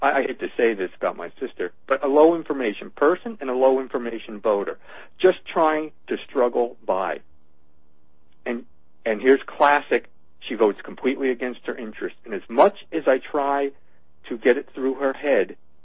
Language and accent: English; New Jersey, United States; You might know, I grew up in New Jersey, and I was just living there.